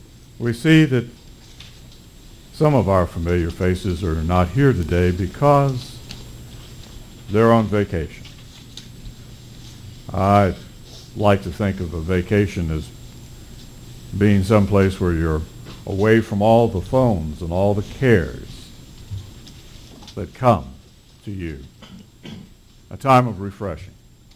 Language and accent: English; Texas, United States; You know, I'm just a Texan. I say just a Texan.